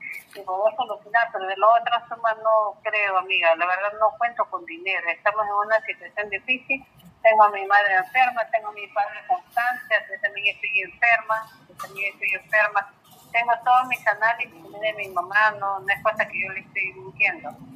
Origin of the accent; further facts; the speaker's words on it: Pisco, Ica, Peru; nosotros no somos de Ica, soy de Pisco